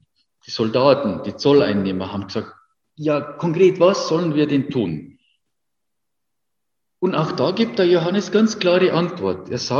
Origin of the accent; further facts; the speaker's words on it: Bavaria, Germany; born there; Ich bin in Bayern geboren und nicht in Bangladesch